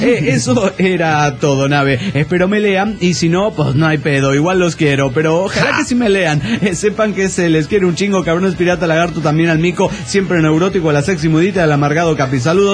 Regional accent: Oruro, Bolivia; de Oruro.

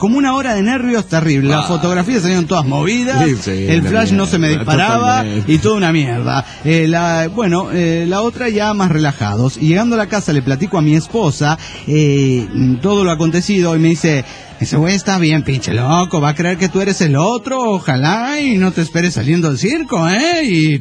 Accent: Zapopan, Jalisco, Mexico; de Zapopan.

